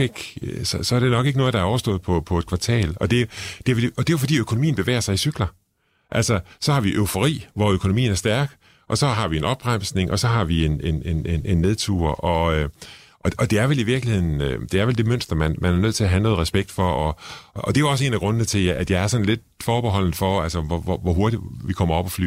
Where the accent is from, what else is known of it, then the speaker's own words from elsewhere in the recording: Struer, Central Denmark Region, Denmark; jeg kommer fra Struer